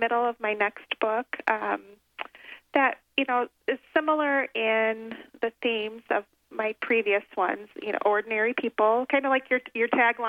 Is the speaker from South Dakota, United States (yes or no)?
yes; South Dakota, United States; born there; I was born in South Dakota when I was quite young.